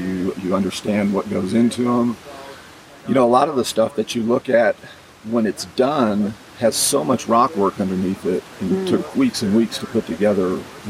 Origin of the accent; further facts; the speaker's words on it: Dallas-Fort Worth, Texas, United States; I'm from Dallas-Fort Worth.